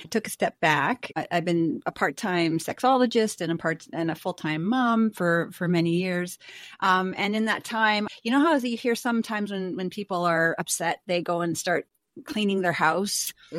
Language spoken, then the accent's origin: English; Canada; I am from Canada.